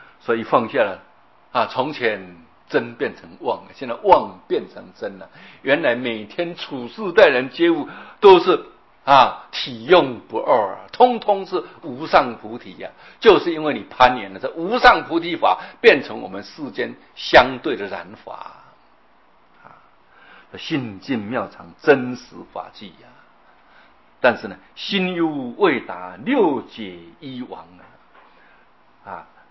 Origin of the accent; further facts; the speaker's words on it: China; 我们中国人说佛说法49年